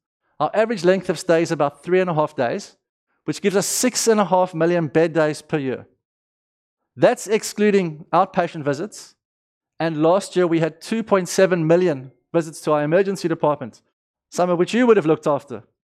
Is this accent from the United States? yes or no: no; South Africa; accent: South African; now in Sydney, Australia; I'm from Sydney these days. Obviously, I'm not born in Sydney. I have a slight lilting South African accent, I'm told.